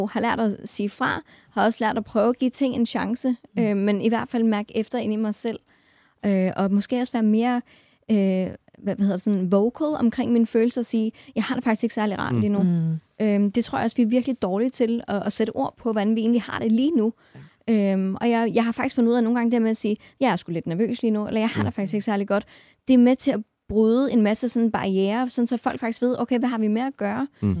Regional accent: North Denmark Region, Denmark; det er fordi, jeg kommer fra Nordjylland af, og jeg har sgu aldrig sådan passet ind deroppe

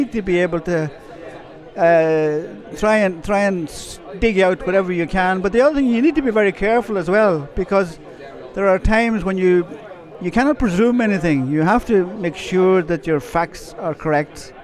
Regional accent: Ardara, County Donegal, Ireland; born there; I was born in Ardra, and I won my first championship medal with Ardra

